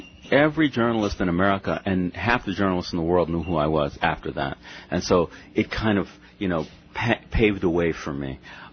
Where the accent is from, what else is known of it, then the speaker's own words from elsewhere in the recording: Los Angeles, California, United States; moved away as an adult; now in New York, United States; I grew up until I was about 18 or 19. I was in L.A., and then I slowly started wandering around. About 20 years ago, I ended up in New York, and I've been there ever since.